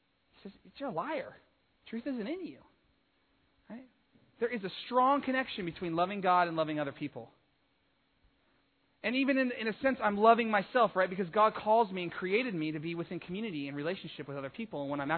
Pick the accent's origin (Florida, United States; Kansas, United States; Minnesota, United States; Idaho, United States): Idaho, United States; I grew up in Idaho, so streams were common.